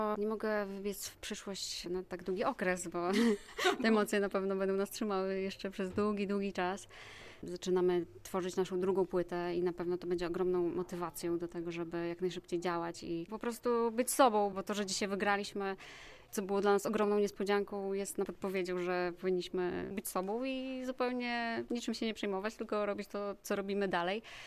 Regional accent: Białystok, Podlaskie Voivodeship, Poland; jesteśmy dumni, że akurat sami jesteśmy z Białegostoku i jest tutaj tylu melomanów

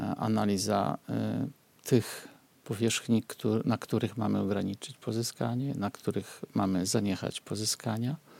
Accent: Białystok, Podlaskie Voivodeship, Poland; born there; Mówię to, żeby skończyć tym, że jestem urodzony w Białymstoku.

